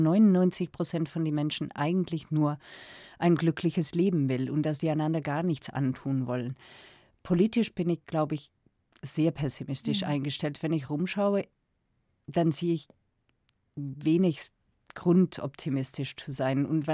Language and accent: German; Belgium; Bei uns in Belgien ist auch auf einer Leseliste vor Jugendlichen zwischen 16 und 18.